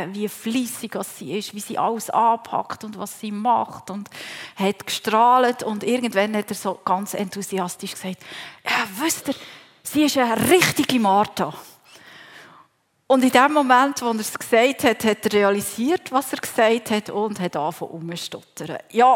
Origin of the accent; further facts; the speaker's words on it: Switzerland; Ich denke, generell als Schweizer sind wir ein bisschen geprägt, sodass man tatkräftig ist, dass man anpackt. Ich bin als Älteste von vier Geschwistern aufgewachsen